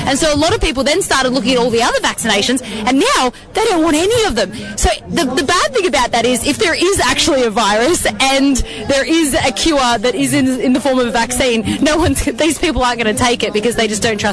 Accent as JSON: {"language": "English", "country": "Australia", "said": "I'm from Australia."}